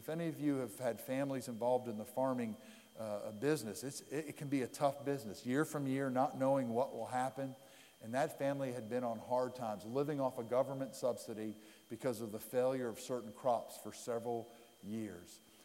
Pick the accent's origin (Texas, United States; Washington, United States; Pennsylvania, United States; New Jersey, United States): Pennsylvania, United States; Okay, I grew up in Pennsylvania. First sports I did was wrestling and hockey.